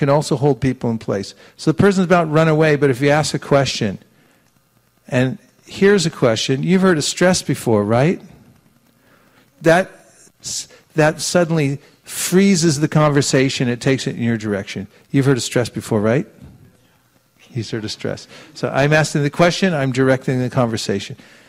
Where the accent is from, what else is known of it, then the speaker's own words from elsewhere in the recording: California, United States; I'm from California.